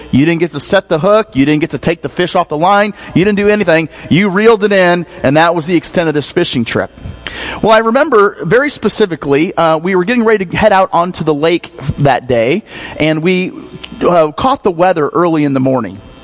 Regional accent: Michigan, United States; now in Hancock County, United States; I grew up in Michigan, grew up there. My dad was a preacher in Michigan. And for several years, we lived there.

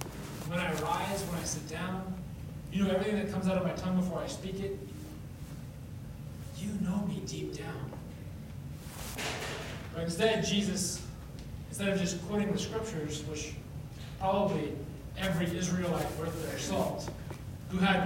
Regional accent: Reno, Nevada, United States; or actually I wasn't from Las Vegas, but I was from a city like Las Vegas, a smaller version of it, Reno.

